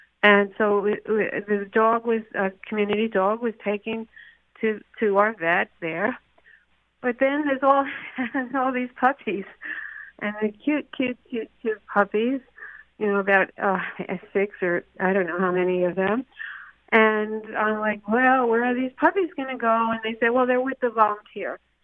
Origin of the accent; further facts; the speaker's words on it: Brooklyn, New York, United States; I grew up in Brooklyn, New York, and we had street dogs on our corner.